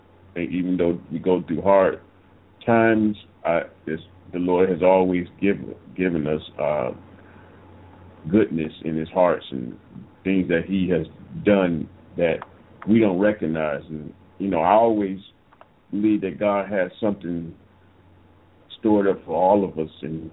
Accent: Cleveland, Ohio, United States; And I'm from Cleveland, Ohio.

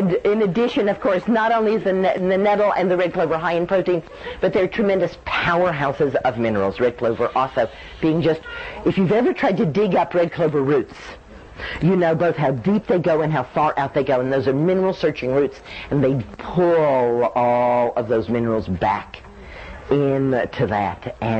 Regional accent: Dallas, Texas, United States; I grew up in Dallas in the 50s

